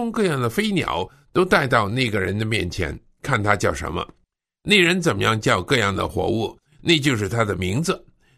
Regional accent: China; 我想把我们中国人对于那个表达方面的那个缺乏呢

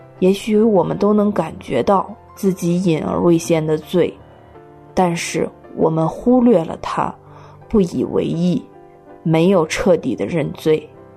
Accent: Shandong, China; 我是来自山东的

